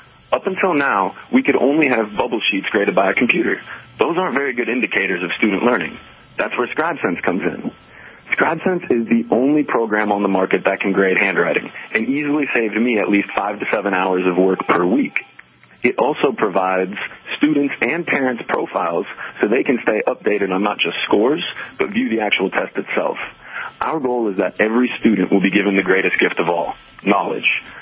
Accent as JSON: {"language": "English", "region": "Minnesota", "country": "United States", "tie": "born there", "lives_now": "Houston, United States", "said": "Well, I'm actually from the Midwest. I was born in Minnesota, to be specific. And I'm also actually a sixth grade teacher and a basketball coach in Houston, Texas."}